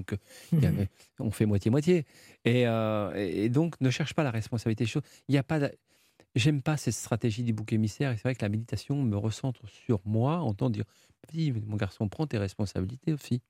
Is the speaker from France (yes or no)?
yes; France; je suis un Français qui aime le Japon.